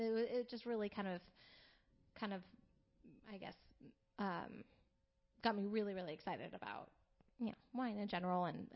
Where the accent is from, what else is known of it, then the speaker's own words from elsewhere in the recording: Santa Cruz, California, United States; I had growing up in Northern California, I'm from Santa Cruz originally